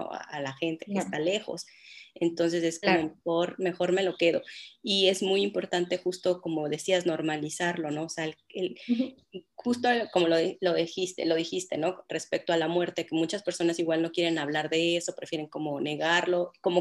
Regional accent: Mexico; now in Canada; yo estoy ahora en Canadá, ¿no? Hace como 6 meses, igual que salí de México, también soy mexicana, ¿no?

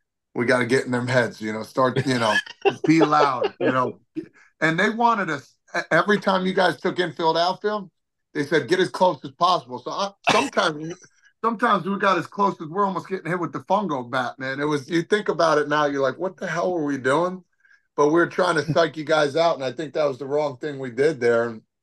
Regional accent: Toms River, New Jersey, United States; I would say, hey, I'm actually from Tom's River.

